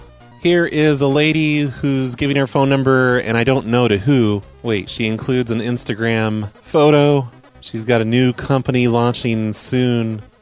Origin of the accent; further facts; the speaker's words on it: Cincinnati, Ohio, United States; I'm from Cincy.